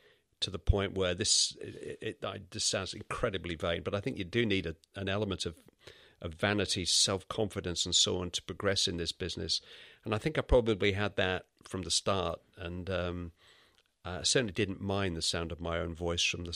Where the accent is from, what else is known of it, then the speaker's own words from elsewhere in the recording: Manchester, North West England, United Kingdom; I was brought up in the Manchester area.